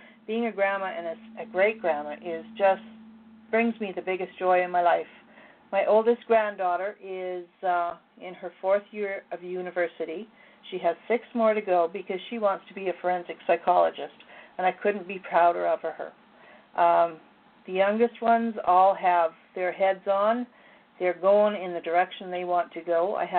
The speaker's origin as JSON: {"language": "English", "region": "Alberta", "country": "Canada", "said": "we are both Canadian. Both of us Canadian, both of us Albertans."}